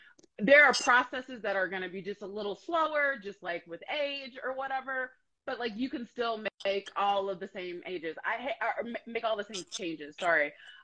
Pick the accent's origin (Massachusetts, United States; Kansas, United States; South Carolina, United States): South Carolina, United States; But I'm originally from South Carolina, or the South, in the U.S., for those of you who are not from the States.